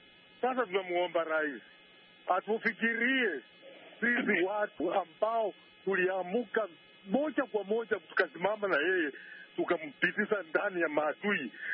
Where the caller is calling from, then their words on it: Sango, Bungoma County, Kenya; natoka eneo linaitwa Sango karibu na mji wa Bungoma County.